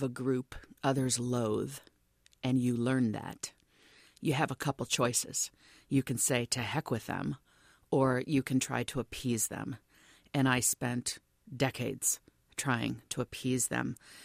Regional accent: Lagos, Nigeria; born there; I was born in Lagos, Nigeria. So does that mean that's where I'm from? Well, I wasn't born to Nigerians. I was born to a Black American and a white Brit.

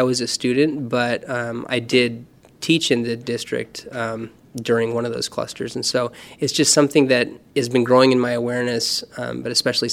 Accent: Palo Alto, California, United States; I grew up in Palo Alto

